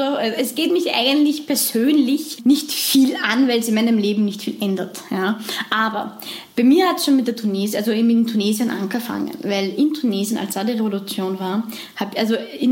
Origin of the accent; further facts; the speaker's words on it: Alexandria, Alexandria Governorate, Egypt; Aber wir kommen aus Alexandria, mein Bruder war dort und der hat gesagt, es ist alles wie früher, es ist nur alles teurer